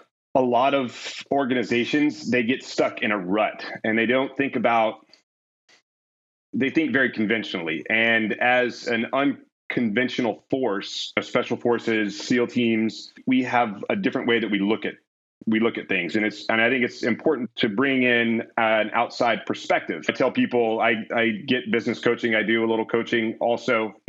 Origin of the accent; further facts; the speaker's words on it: Meridian, Mississippi, United States; I grew up in Meridian, Mississippi. There's not a lot there. It's a very small town, and it seems to get smaller every time I go back and visit.